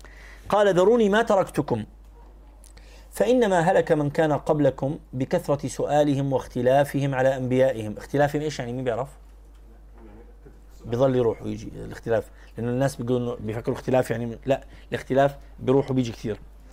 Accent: Jordan; أنتم عارفين النهار في الشتاء بيكون قصير عندنا في بلاد الشام أو في الشرق الأوسط عموما

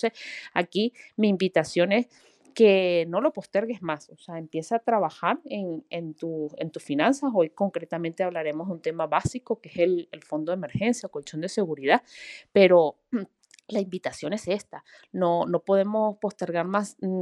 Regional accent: Venezuela; como venezolana viví en Venezuela tuvimos varios episodios

